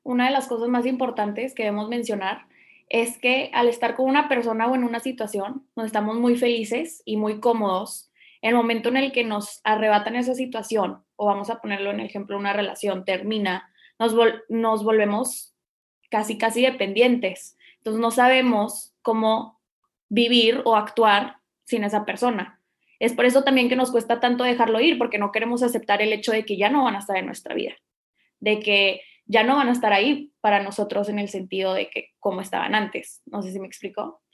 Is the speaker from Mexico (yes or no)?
yes; Monterrey, Nuevo León, Mexico; Sí, soy de Monterrey, Nuevo León.